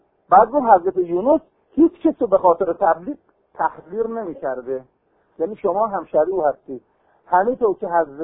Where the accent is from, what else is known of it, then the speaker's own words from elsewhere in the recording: Kashan, Isfahan, Iran; یه وقت با هم میگن که بچه کجا؟ میگم بچه کاشون.